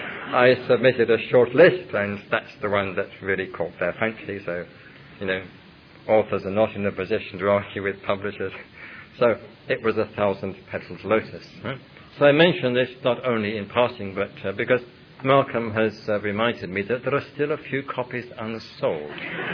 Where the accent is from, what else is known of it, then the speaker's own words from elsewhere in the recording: London, United Kingdom; born there; I was born in London, and when I was about 16, I came across two remarkable Buddhist texts.